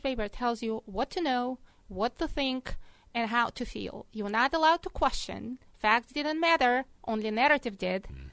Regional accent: Russia; I was born in Soviet Union. And when I went to school, my elementary school happened during Soviet Union times.

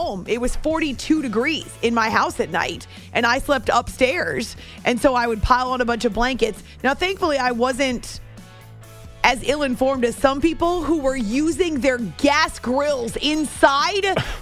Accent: Northeast, United States; also born or lived in Rochester, United States; Growing up in the Northeast, but also with a grandmother, well, grandparents, but a grandmother when I was an adult who lived in Northeast Ohio.

